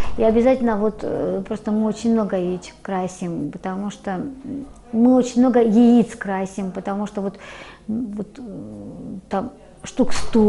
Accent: Georgia; now in Russia; потому что я сама грузинка, я воспитана вот именно вот с такой широкой вот такой вот душой и сердцем.

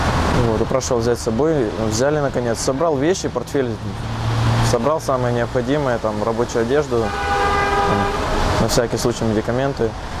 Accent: Anapa, Krasnodar Krai, Russia; мне 16 лет. Я из Анапы, Краснодарского края.

